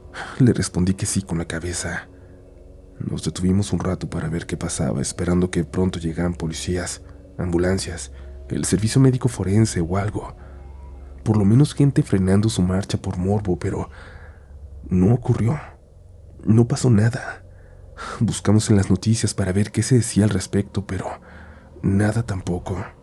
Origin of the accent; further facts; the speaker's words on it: Guadalajara, Jalisco, Mexico; Guadalajara, ciudad de donde soy originaria y en la que siempre he vivido